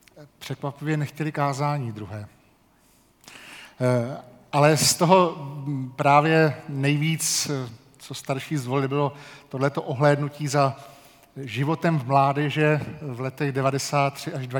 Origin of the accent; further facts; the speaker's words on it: Hradec Králové, Hradec Králové Region, Czechia; Když jsem v Hradci, protože pokud nevíte, jsem rodilý Hradečák, v Hradci začal ve svých 14 letech chodit do mládeže